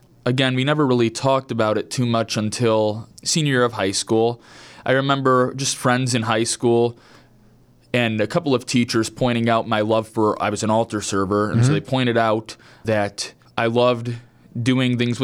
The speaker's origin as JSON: {"language": "English", "region": "Ohio", "country": "United States", "tie": "born or raised there", "said": "So I grew up actually all over the Lake County area."}